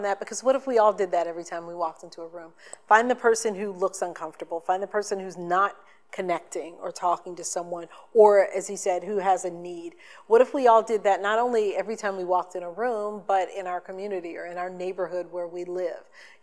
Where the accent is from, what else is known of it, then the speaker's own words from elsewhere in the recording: the South, United States; So I'm a girl from the South. I grew up in the church.